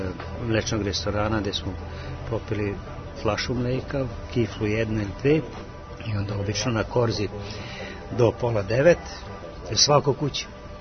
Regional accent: Serbia; ali kod nas u Srbiji malo bilo profesionalnih ekipa.

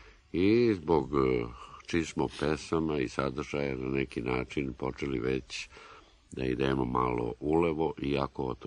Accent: Čačak, Central Serbia, Serbia; born there; Rođen sam u Čačku, u jednoj maloj ulici, koja se i onda i danas zove Cigan Mala

